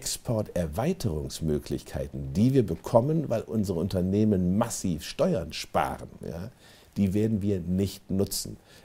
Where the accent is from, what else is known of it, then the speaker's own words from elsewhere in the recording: Bremen, Germany; in meiner Heimatstadt Bremen